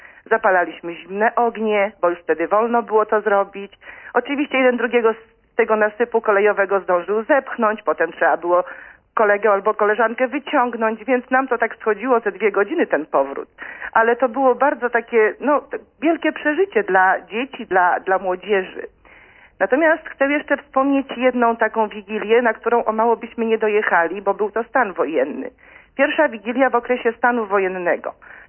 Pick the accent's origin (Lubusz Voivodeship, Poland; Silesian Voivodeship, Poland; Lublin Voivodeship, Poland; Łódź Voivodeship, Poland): Lublin Voivodeship, Poland; ja pochodzę z Lubelskiego i męża, który pochodzi z Podlaskiego